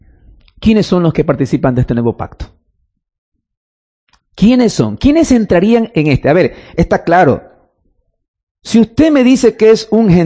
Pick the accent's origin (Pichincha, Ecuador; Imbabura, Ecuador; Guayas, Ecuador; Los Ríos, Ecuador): Guayas, Ecuador; Guayaquil; Aún no somos judíos, peor aún, amados hermanos, somos guayaquileños aquí. Nadie es judío aquí.